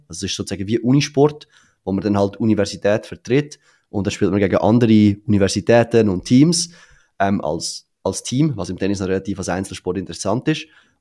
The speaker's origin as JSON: {"language": "German", "region": "Zurich", "country": "Switzerland", "tie": "born or raised there", "said": "ich bin in Zürich aufgewachsen."}